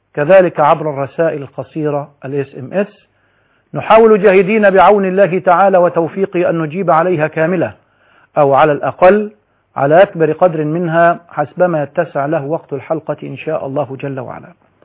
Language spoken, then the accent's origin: Arabic; Egypt; في بلدنا مصر